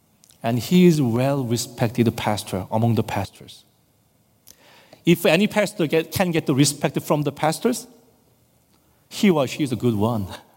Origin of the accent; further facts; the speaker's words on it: South Korea; English is a second language; when I visited my home country, a home church in South Korea